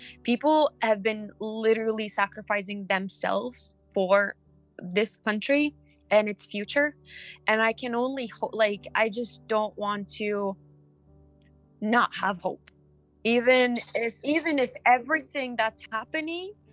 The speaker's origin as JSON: {"language": "English", "country": "Iraq", "said": "I have never been so proud to say that I'm from Iraq than now."}